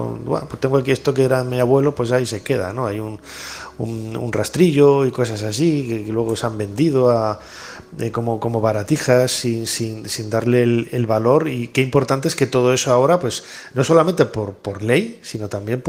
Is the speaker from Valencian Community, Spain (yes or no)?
no; León, Castile and León, Spain; Vamos, mira que yo soy de León, ¿eh? Es la mejor ciudad que hay en España